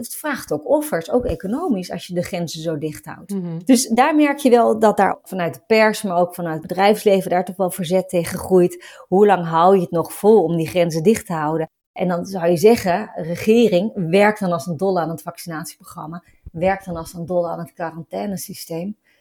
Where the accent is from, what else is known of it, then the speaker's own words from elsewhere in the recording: Netherlands; Nou ja, en voor ons als Nederlanders of überhaupt voor mensen die met banden naar de andere kant van de zeeën, is dat soms toch wel pijnlijk om te zien.